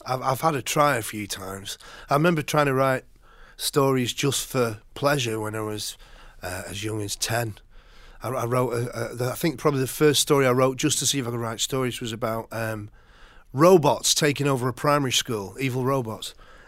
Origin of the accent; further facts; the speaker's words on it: Bury, North West England, United Kingdom; we're all from Bury, which is, you know, we sort of say Manchester because of its heritage and because no one's ever heard of Bury, you know.